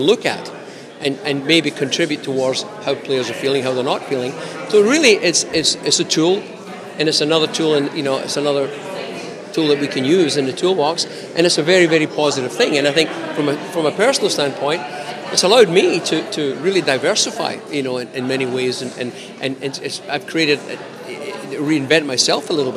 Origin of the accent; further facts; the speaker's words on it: Canada; winning it and as a Canadian was more important than anything